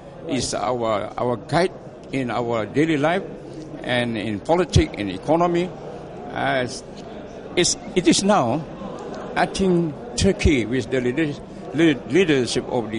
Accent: Kuala Lumpur, Malaysia; I am from Kuala Lumpur, Malaysia

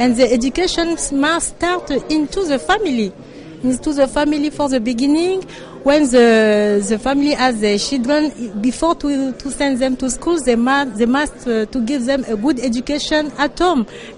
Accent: Central African Republic; English is a second language; I'm a native from Central African Republic

